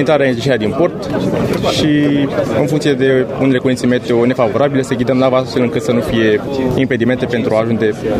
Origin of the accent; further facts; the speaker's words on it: Gorj County, Romania; Sunt din Gorj